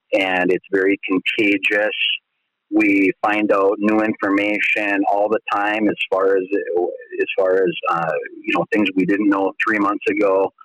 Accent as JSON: {"language": "English", "town": "International Falls", "region": "Minnesota", "country": "United States", "tie": "born or raised there", "said": "I grew up on Rainy Lake on the Canadian border, east of International Falls, and graduated from Falls High School in 1994."}